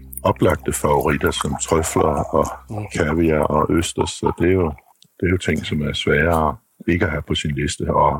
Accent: Jutland, Denmark; da jeg var dreng og boede i Jylland

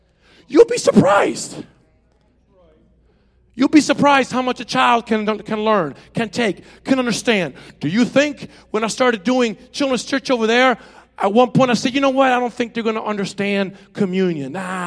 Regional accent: Venezuela; yes, I came from Venezuela, but guess what? I also came and was born again in Jesus Christ.

